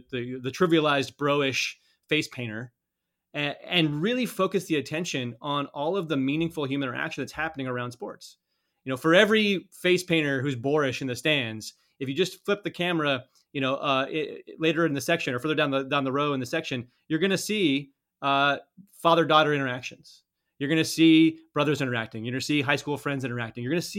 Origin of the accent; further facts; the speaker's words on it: Colorado, United States; I grew up in Colorado.